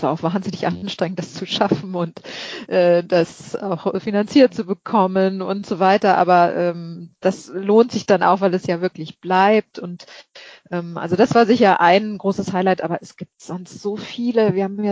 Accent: Berlin, Germany; now in Sydney, Australia; mir persönlich als Berlinerin

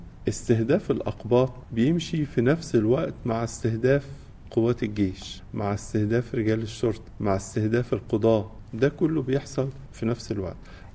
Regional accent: Egypt; من الأمور اللي كتير نتكلم فيها كمصريين أمور التعليم، احنا عندنا مشكلة حقيقية في التعليم في مصر

